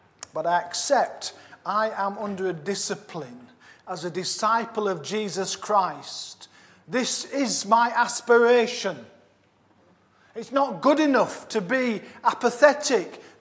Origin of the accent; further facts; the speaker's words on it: Yorkshire and the Humber, United Kingdom; I'm a Yorkshireman